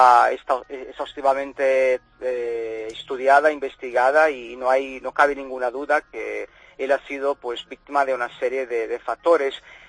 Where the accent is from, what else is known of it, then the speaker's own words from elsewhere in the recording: Rio de Janeiro, Brazil; accent: carioca and Galician; moved away as an adult; now in Spain; yo soy nacido en Brasil, soy de Río de Janeiro, pero mis padres son gallegos. Son inmigrantes gallegos que se fueron a América. Yo nací allí, viví 30 años y hemos vuelto hace 12. Entonces sí que mi acento tiene ahí algo de carioca y algo de gallego